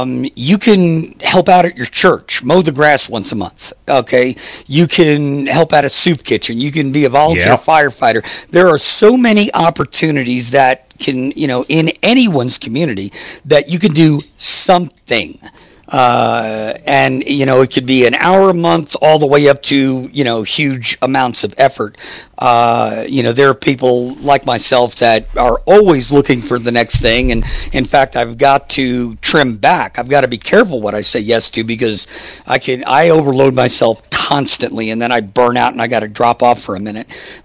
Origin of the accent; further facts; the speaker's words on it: Yonkers, New York, United States; I was actually born in New York City, and then I lived most of my life in Westchester County, which is the suburbs of New York, in Yonkers and Larchmont. Went to Mamaroneck High School.